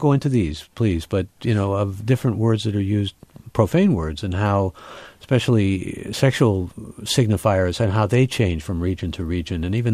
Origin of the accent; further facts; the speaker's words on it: Ohio, United States; When I grew up in when I was growing up in Ohio, I talked about people over the border